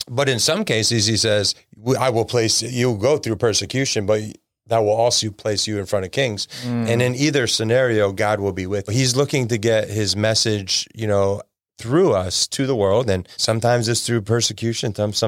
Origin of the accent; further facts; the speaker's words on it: Milford, Connecticut, United States; And shortly after that, I'm back in my hometown of Milford, Connecticut, and sitting in a Sunday church service.